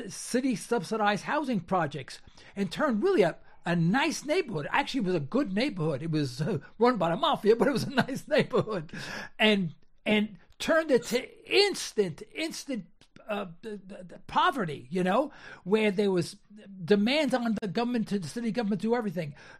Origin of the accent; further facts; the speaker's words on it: New York City, New York, United States; also born or lived in Bronx, New York; listen, I was raised in Harlem, New York. You know, I mean, I was born in an ethnic circle, you know, if you will. You know, I lived in the Bronx.